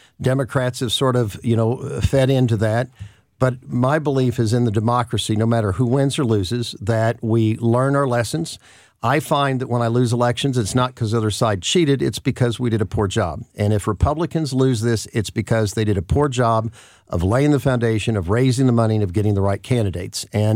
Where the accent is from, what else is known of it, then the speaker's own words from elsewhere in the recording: Missouri, United States; And that is that when I first came up in politics, I'm from the Boot Hill area. And Boot Hill area was known for voter fraud.